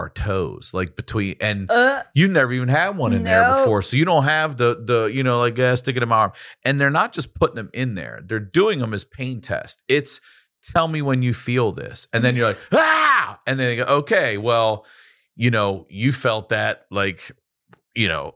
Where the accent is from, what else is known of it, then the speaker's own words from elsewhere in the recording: Baltimore, Maryland, United States; So we go to Johns Hopkins University because we're from Baltimore.